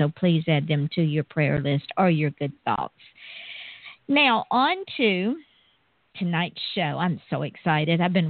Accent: Georgia, United States; She moved from the beautiful state of Arizona to the beautiful state, my home state of Georgia.

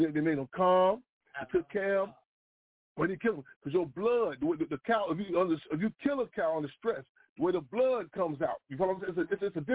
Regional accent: Inglewood, California, United States; And I remember the block I grew up in Inglewood.

